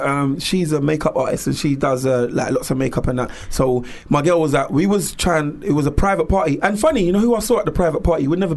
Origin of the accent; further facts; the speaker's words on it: England, United Kingdom; my parents are Jamaican, but I'm talking to you English because that's what I'm born and bred in England.